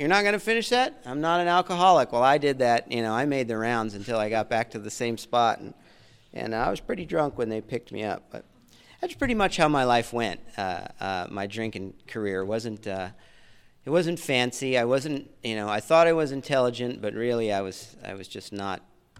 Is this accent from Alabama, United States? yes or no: no; Indio, California, United States; I'll tell you, I grew up in Indio, so I'm from here, and I've been in most every recovery home out here.